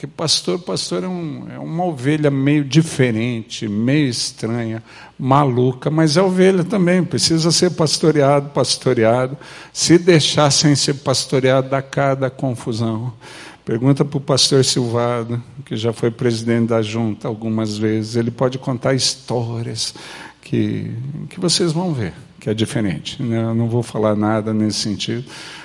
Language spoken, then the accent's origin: Portuguese; Curitiba, Paraná, Brazil; eu sou natural de Curitiba, nasci e me criei aqui, saí para o ministério, era da Igreja Metodista Central